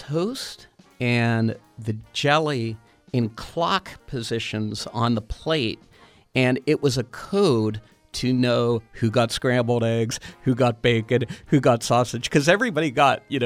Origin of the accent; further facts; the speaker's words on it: Churchill, Pennsylvania, United States; I grew up in Churchill Borough, which at the time was pretty much all, you know, adults my parents' age and kids around our ages.